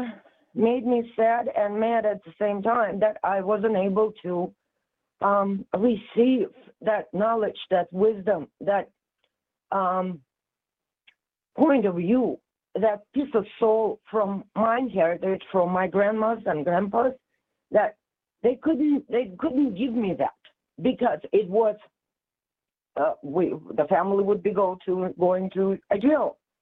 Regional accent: Russia; I'm from Russia, and in my house, we had to, I have a mix. My mama's side is Jewish, and my papa's side is Armenian, which are Christians.

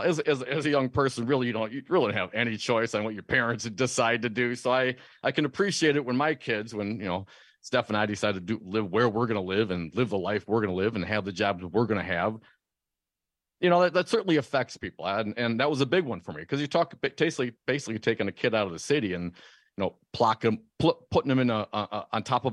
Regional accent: Stevensville, Wisconsin, United States; So growing up in Stevensville, the school district was Hortonville, Wisconsin. The Hortonville Polar Bears.

